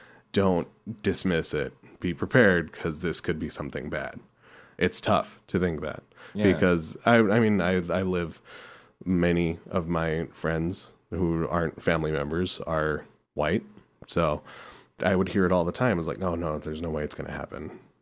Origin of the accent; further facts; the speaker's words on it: California, United States; even growing up in California, which is extremely liberal, extremely forward thinking as far as that kind of stuff goes, socially liberal.